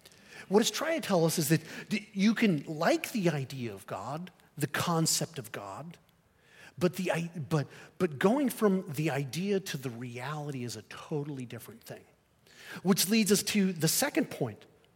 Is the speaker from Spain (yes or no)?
yes; Spain; But I grew up in Spain, and Spain is not into wrestling.